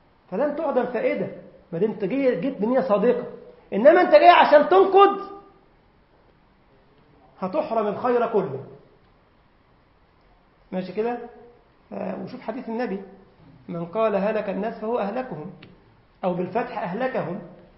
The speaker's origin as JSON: {"language": "Arabic", "country": "Egypt", "said": "قلت له يا أخي احنا عندنا في مصر شارع اسمه الهرم"}